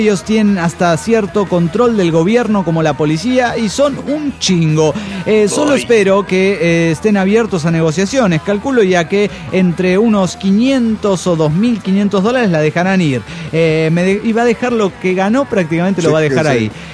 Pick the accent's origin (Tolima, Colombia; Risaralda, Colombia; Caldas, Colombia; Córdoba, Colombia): Caldas, Colombia; Manizales; moved away as an adult; also born or lived in Tunja; now in Bogotá, Colombia; En realidad, yo soy de Manizales. Crecí allá en Colombia, Manizales, y viví allá hasta que terminé la universidad. Luego me fui a vivir a Tunja, de donde son mis padres. Y allá trabajé durante 3 años, hasta que me salió trabajo en Bogotá y me fui para la capital, para Bogotá.